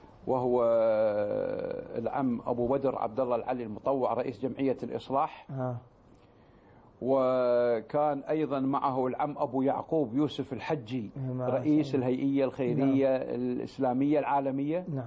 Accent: Kuwait; born or raised there

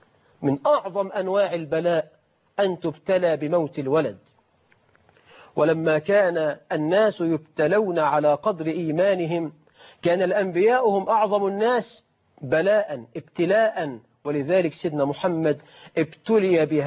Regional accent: Egypt; فإحنا عندنا في مصر

